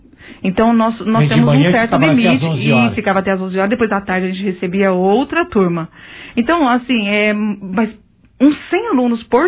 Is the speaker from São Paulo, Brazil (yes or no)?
yes; Pontal, São Paulo, Brazil; now in Monte Alto, Brazil; Pontalense. Eu sou de Pontal.